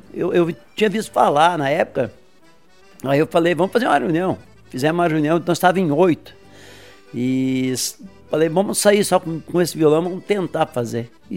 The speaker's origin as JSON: {"language": "Portuguese", "town": "Nova Esperança", "region": "Paraná", "country": "Brazil", "tie": "born or raised there", "also_born_or_lived": "Itapejara do Oeste"}